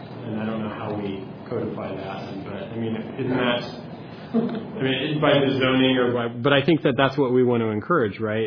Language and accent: English; California, United States; I grew up in California, so I'm not as familiar with a lot of the history and things.